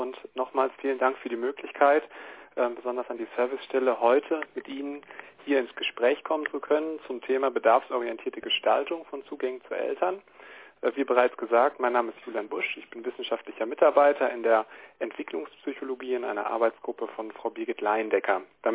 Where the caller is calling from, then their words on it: Bochum, North Rhine-Westphalia, Germany; Ich bin aus Bochum zugeschaltet.